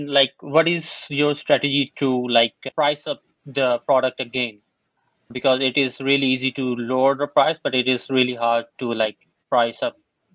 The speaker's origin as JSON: {"language": "English", "town": "Wazirabad", "region": "Punjab", "country": "Pakistan", "said": "I'm from Wazirabad."}